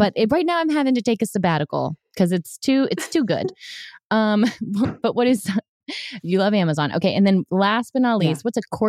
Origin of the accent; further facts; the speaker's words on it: United Kingdom; accent: British; We'll go out for mocktails and I will impress you with my British accent.